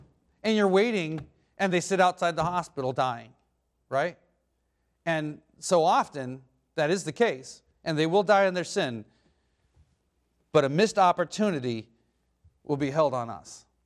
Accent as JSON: {"language": "English", "region": "Oregon", "country": "United States", "said": "Maybe it's well, I'm from Oregon, so I mean, the gas pumper, but you don't have gas pumpers here."}